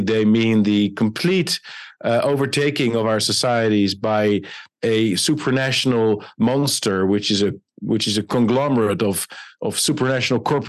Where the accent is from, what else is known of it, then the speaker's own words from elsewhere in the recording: Netherlands; I'm from the Netherlands, which is obviously a small country in Europe